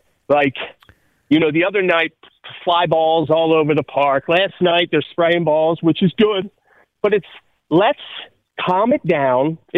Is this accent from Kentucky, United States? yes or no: no; Glenolden, Pennsylvania, United States; because I'm from Delco. Born and raised in Glen Olden. Used to walk to the McDade Mall.